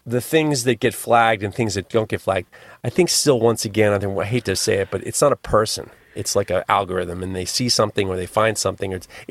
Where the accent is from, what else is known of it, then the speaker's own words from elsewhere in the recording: Canada; But being Canadian, I have to say sorry for boring you.